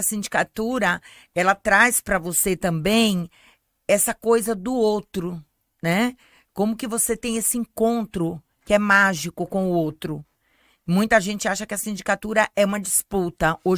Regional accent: Bahia, Brazil; born there; now in Campinas, Brazil; Bom, eu nasci na Bahia, né? Amo a Bahia, não tem como não amar a Bahia.

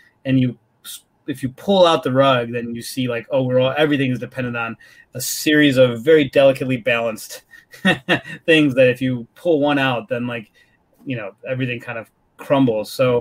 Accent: Chicago, Illinois, United States; My parents are from Bangalore and Mysore, South Indian. And I mean, I grew up in Chicago. I didn't grow up around the film industry.

